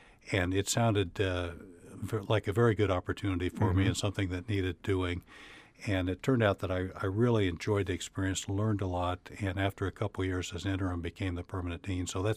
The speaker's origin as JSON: {"language": "English", "region": "Oregon", "country": "United States", "tie": "born or raised there", "lives_now": "Anchorage, United States", "said": "I grew up in Eastern Oregon and then developed a love of flying early in life."}